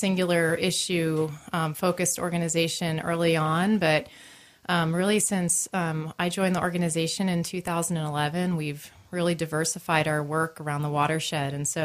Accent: East Coast, United States; now in Sandpoint, United States; I mean, I grew up on the East Coast, and I've always been around the ocean.

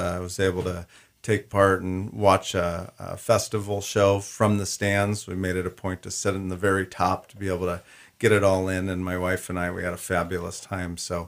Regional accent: Sandpoint, Idaho, United States; Growing up in Sandpoint, playing football on that stadium, I just remember the feeling of the cool grass underfoot, the mud on a rainy football afternoon.

